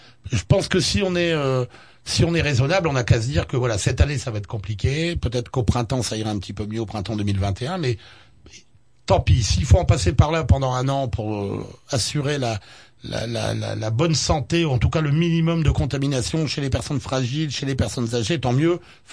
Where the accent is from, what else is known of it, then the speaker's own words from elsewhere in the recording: Noyelles-sous-Lens, Hauts-de-France, France; Moi, quand j'étais gamin à Noyelles-sous-Lens, les papas qui travaillaient au fond et qui remontaient à 6 heures du matin et qui allaient dormir